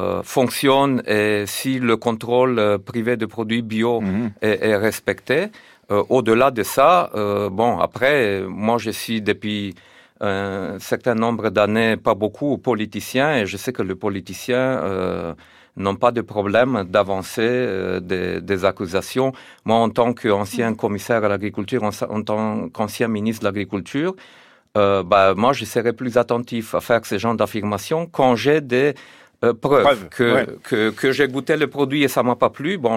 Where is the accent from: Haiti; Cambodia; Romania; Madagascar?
Romania; now in France; moi je viens de la Roumanie